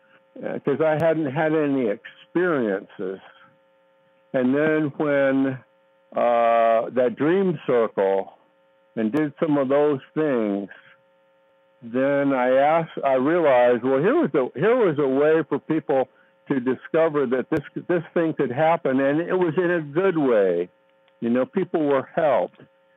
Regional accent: California, United States; Charles Tart, he's a retired psychologist about my age. We're both from California.

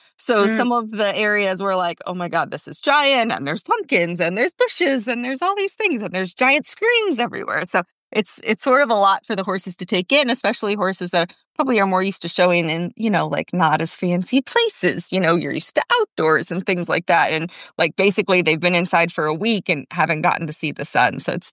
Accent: Ohio, United States; I'm from Ohio, but I've never been to WEC in Ohio either.

